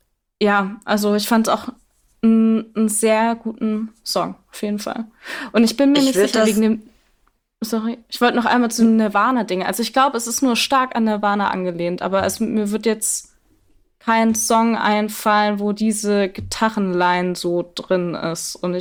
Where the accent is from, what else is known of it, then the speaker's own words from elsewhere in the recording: Thuringia, Germany; ich komme aus Thüringen von einem Mini-Kaff